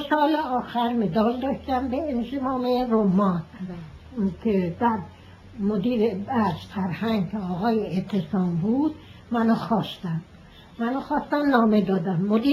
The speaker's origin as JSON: {"language": "Persian", "town": "Tehran", "region": "Tehran Province", "country": "Iran", "tie": "born there", "said": "در تهران به دنیا آمدم و تقریبا 7 سالم بود که پدرم فوت کرد"}